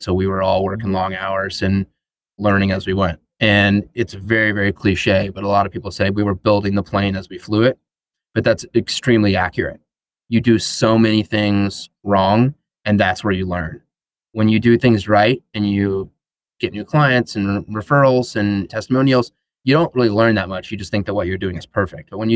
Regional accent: Dallas, Texas, United States; Born and raised in Dallas, still here.

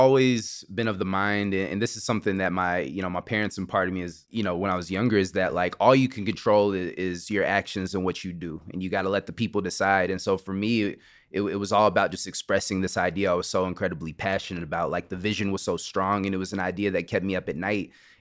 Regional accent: Kansas City, Missouri, United States; And I was driving down 71 Highway in my hometown of Kansas City

